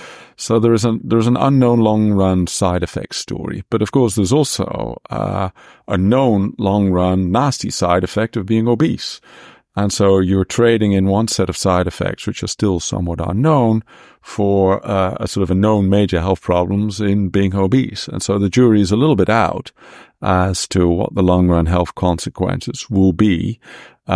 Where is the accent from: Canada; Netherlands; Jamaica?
Netherlands; English is a second language; now in United Kingdom; I come from the Netherlands